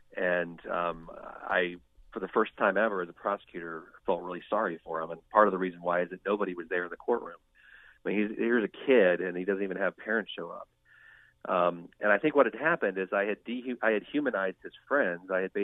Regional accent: Ohio, United States; So then I came back to my home state of Ohio

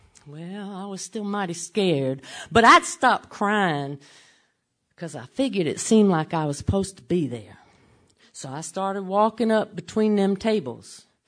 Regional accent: Memphis, Tennessee, United States; "Hi, y'all. … And I'm from Memphis, Tennessee."

